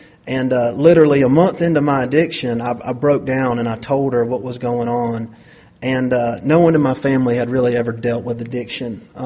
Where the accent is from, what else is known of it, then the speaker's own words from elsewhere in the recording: LaGrange, Georgia, United States; I'm 30 years old. I'm from LaGrange, Georgia. LaGrange, Georgia is about 70 miles southwest of Atlanta. It's a town of about 30,000 people